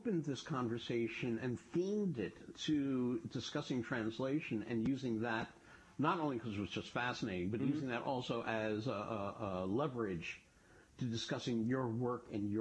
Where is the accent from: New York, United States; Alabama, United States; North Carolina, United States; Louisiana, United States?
New York, United States; Yeah, but you see, you're from Boston. I'm from New York. I think theater.